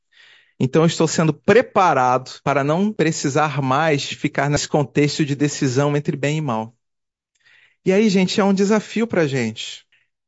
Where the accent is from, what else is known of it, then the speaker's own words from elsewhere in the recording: Rio de Janeiro, Brazil; Eu sou cria da Zona Sul, nasci no asfalto, fui criado em prédio, hoje sou residente da Rocinha.